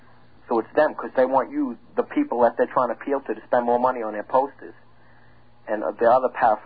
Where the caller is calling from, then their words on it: Centereach, New York, United States; Where am I calling from? Center Reach.